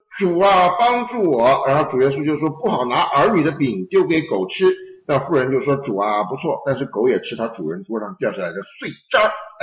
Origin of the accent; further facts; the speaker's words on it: Taiwan; 为什么这个碎渣儿是台湾人的念法？我们台湾人不会讲儿的音。